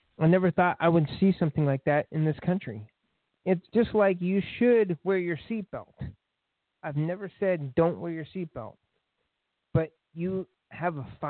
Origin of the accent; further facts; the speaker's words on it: Lafayette, Indiana, United States; where I live in Lafayette, I'm from Indiana, Lafayette, if any of the fans didn't know.